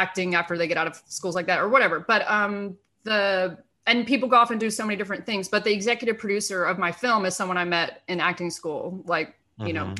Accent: Nashville, Tennessee, United States; Yeah, so I grew up in Nashville and pretty much the city of Nashville. I grew up in East Nashville, which is like real hip, cool area now.

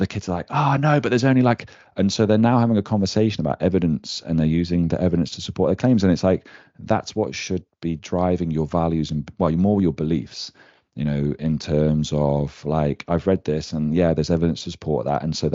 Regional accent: England, United Kingdom; And so for me, I'm very proud of being English. It's not always perfect, but, you know, I'm proud of my heritage.

